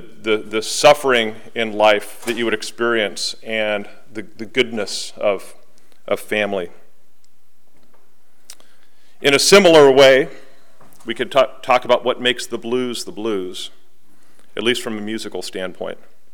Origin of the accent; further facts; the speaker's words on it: California, United States; So I'm from California.